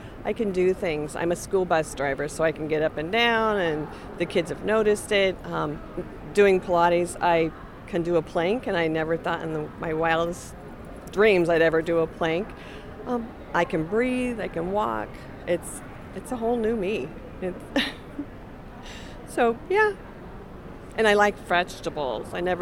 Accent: Enumclaw, Washington, United States; I'm from Enumclaw, Washington.

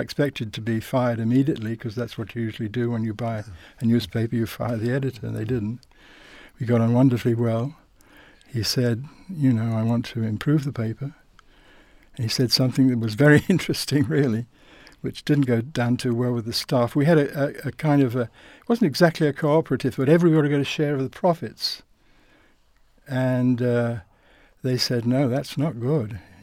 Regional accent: London, United Kingdom; born there; moved away; also born or lived in Argentina; Well, I was born in London, 1933, the year that Hitler came to power

